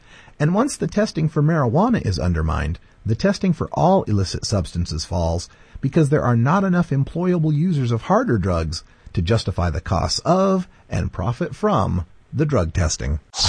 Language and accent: English; Idaho, United States; which was from my home state, where Don Wells, who played Marianne on the Gilligan's Island TV show, was caught in Driggs, Idaho.